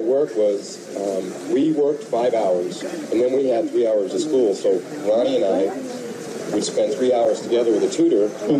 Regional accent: Brooklyn, New York, United States; Brooklyn, New York.

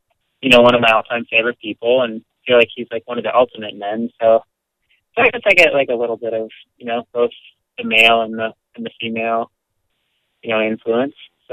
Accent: Midwest, United States; I'm very Midwesterner

